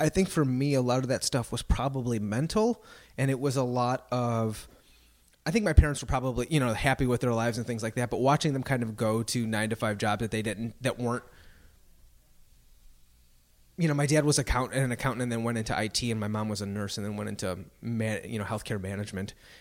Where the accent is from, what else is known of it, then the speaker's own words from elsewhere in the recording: Midwest, United States; I'm from the Midwest, mm-hmm. So we say grammar school.